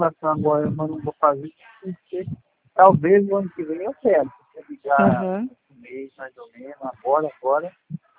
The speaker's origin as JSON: {"language": "Portuguese", "town": "Presidente Prudente", "region": "São Paulo", "country": "Brazil", "said": "eu sou daqui também."}